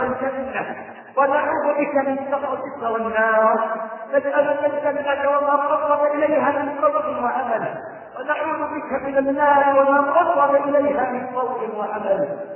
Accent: Egypt; اللهم احفظ بلدنا مصر

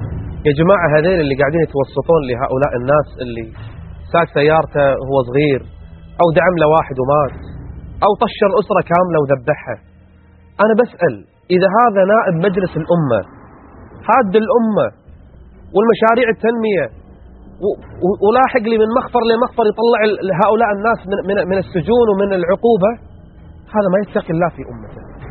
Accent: Kuwait; حنا حتى احترام شارع المشاة ما عندنا بالكويت

